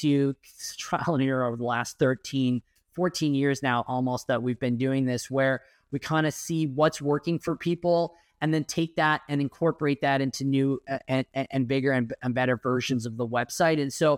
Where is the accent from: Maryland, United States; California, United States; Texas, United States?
Texas, United States; Houston; born there; which is why I was born in Houston.